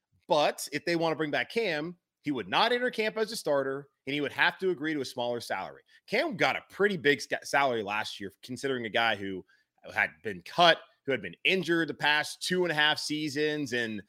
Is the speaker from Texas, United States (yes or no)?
no; Charlotte, North Carolina, United States; my city, my hometown of Charlotte